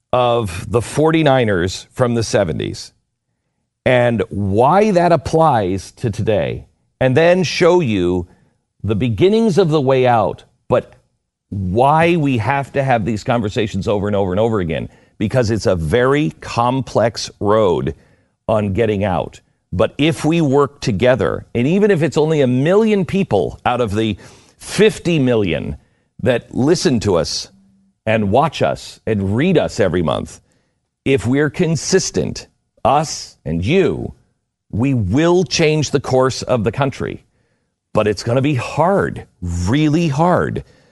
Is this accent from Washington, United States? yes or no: yes; Seattle, Washington, United States; And by the way, I grew up in Seattle.